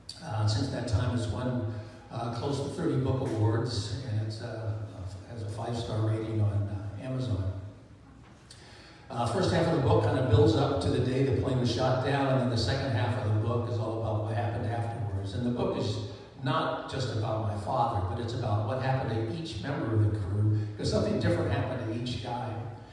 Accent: Pasadena, California, United States; born there; I also was born in Pasadena and went to UCLA.

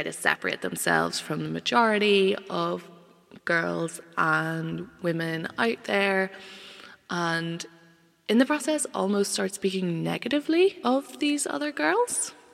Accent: Ireland; think that these people who I share such a large part of myself with, such a large, like, identity of being Irish, would act like this.

